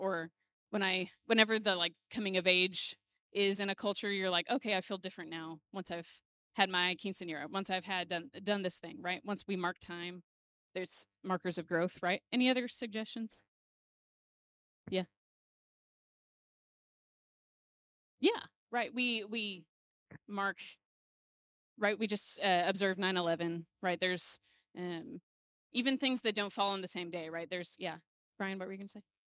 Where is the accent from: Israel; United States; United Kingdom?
United States; Illinois; now in Texas, United States; and especially because I grew up in Illinois, the seasons had more defined the characteristics, right?